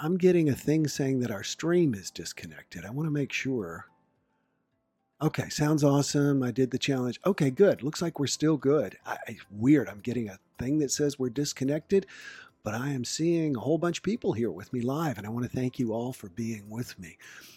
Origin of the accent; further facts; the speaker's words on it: the South, United States; And besides, I'm a Southerner, so I get to do that.